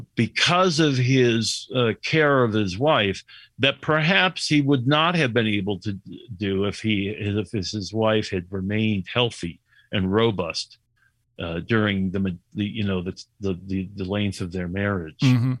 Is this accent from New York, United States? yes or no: yes; Oneida, New York, United States; born there; I was born in Oneida, New York, and one of the well-known perfectionist movements is the Oneida community.